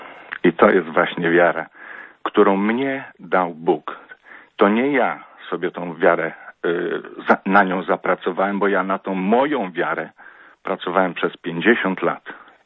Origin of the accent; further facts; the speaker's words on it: Kraśnik, Lublin Voivodeship, Poland; urodziłem się w mieście, które nie miało kościoła. Także całe dzieciństwo, nas czwórka była w domu. Chodziliśmy albo na piechotę przez pola 5 kilometrów, albo jeździliśmy, bo to Kraśnik, był Kraśnik fabryczny, gdzie bardzo dużo fabryka, łożysk tocznych.